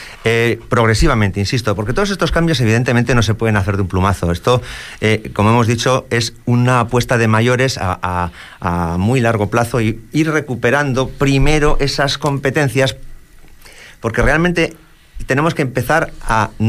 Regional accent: Spain; porque, bueno, porque somos españoles.

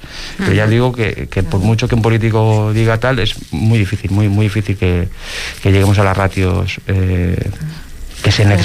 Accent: Catalonia, Spain; now in Fuerteventura, Spain; en Cataluña se está, por ejemplo, que es de donde vengo yo

